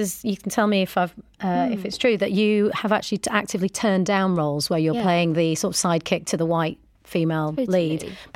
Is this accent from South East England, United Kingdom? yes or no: no; Bradford, Yorkshire and the Humber, United Kingdom; I'm from Bradford, but we could do the rest of the interview in a West Yorkshire accent.